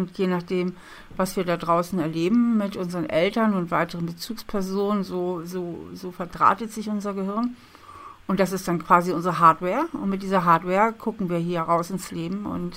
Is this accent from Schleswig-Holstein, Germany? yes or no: no; Hamburg, Germany; Ich bin in Hamburg aufgewachsen.